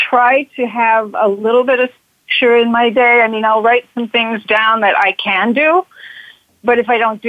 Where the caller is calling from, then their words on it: St. Paul, Minnesota, United States; from St. Paul, Minnesota.